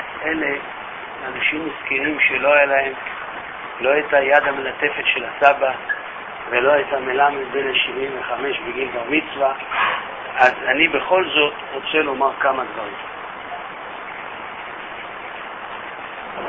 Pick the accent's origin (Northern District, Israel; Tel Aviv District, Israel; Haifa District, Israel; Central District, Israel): Tel Aviv District, Israel; Tel Aviv; גדלתי במשפחה, מה שנקרא בתל אביב, מסורתית.